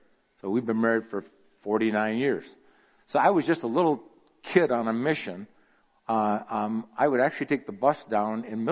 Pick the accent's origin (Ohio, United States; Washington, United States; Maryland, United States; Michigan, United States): Michigan, United States; Grand Rapids; I was raised in Grand Rapids, Michigan, by the way. Conservative little town, wonderful town.